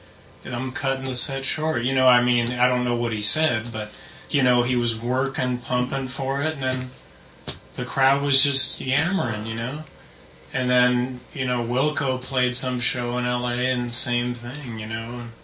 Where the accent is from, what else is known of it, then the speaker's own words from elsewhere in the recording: Palos Verdes, California, United States; I mean, I'm from Palos Verdes, but just didn't get it.